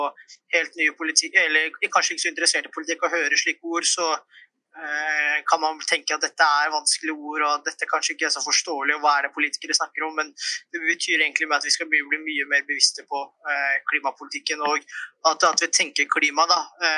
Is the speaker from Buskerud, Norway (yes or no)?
yes; Drammen, Buskerud, Norway; er jo egentlig blitt veldig mye bedre enn da jeg vokste opp i Drammen.